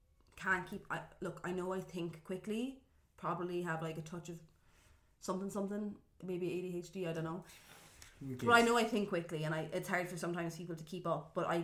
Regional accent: Ireland; Like, obviously I'm Irish, so I'm like, oh, British royalty.

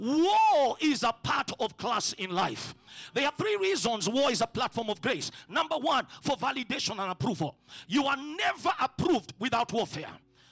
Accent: Western, Kenya; So my wife is from Central, I'm from Western.

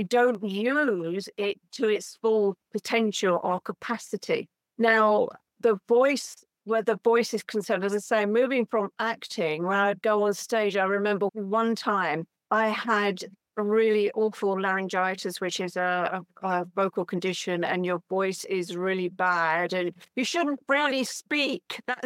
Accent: United Kingdom; from Intuitively Speaking. I'm from the UK

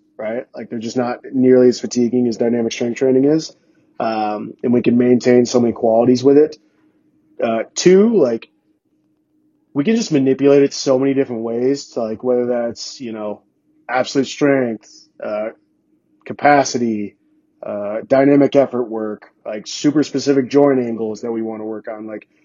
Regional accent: South Dakota, United States; I grew up in South Dakota where it snows 9 months a year.

